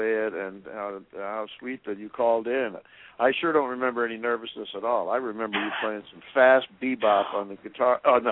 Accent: Marshall, Missouri, United States; My hometown of Marshall, Missouri, honored me with a jazz festival that's going to be in its third year.

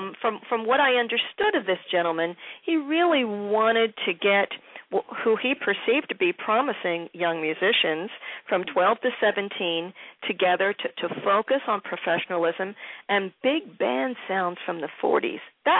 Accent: Philadelphia, Pennsylvania, United States; and then you play my hometown, which is actually just a hop, skip, and a jump from where you are, Philly.

